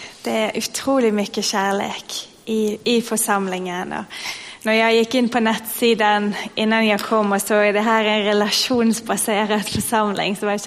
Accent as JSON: {"language": "Swedish", "town": "Bergen", "region": "Vestland", "country": "Norway", "lives_now": "Sweden", "said": "jag kommer ju från Norge, från Bergen, västkusten av Norge."}